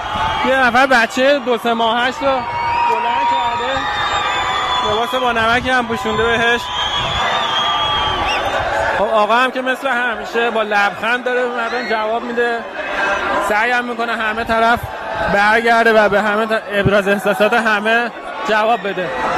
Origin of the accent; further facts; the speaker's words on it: Tehran, Tehran Province, Iran